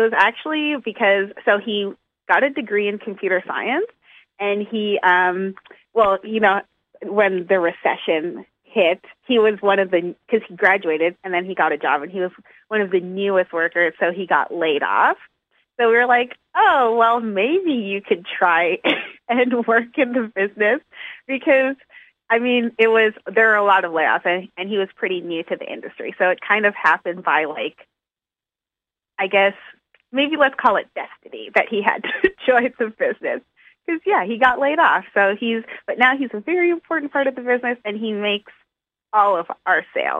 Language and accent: English; Ghana; Even though I am from Ghana